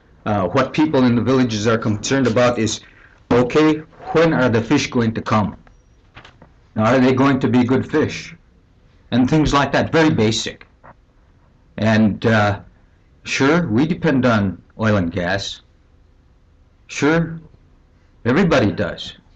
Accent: Unalakleet, Alaska, United States; from Unalakleet, Alaska.

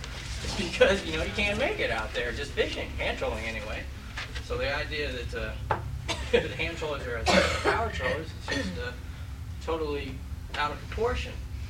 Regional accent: Juneau, Alaska, United States; I'm from Juneau, Alaska, and I represent myself as a hand troller.

